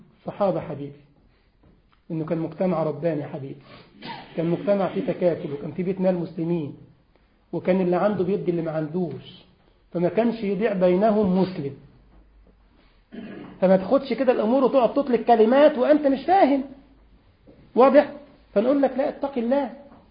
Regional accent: Egypt; عندنا في مصر فواحد كده قاعد اتبسط قوي من المحاضرة

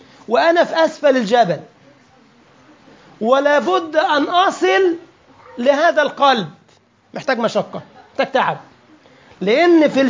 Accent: Egypt; احنا عندنا في مصر اسمه شكمان

